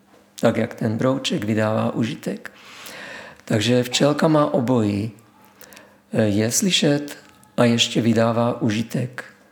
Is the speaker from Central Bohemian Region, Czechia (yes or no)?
no; Brno, South Moravian Region, Czechia; O, já jsem byl Brňák